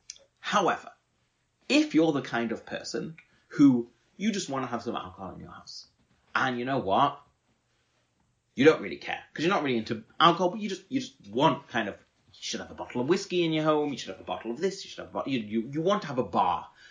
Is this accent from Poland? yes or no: no; Manchester, North West England, United Kingdom; I come from Manchester, which is fond of its chumrat.